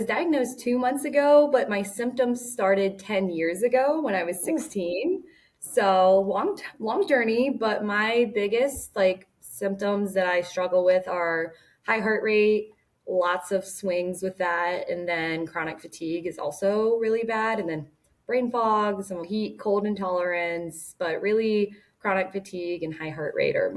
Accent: Cincinnati, Ohio, United States; I am from Cincinnati, Ohio

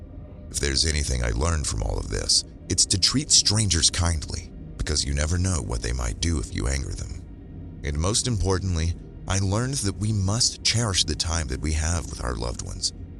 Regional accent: India; from India. I'm currently in high school and live in an urban area.

